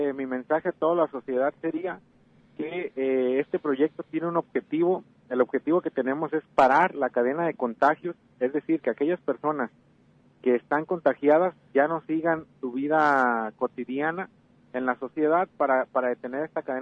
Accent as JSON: {"language": "Spanish", "region": "Jalisco", "country": "Mexico", "said": "sino ser conscientes como sociedad, uh-huh, como jaliscienses y como mexicanos"}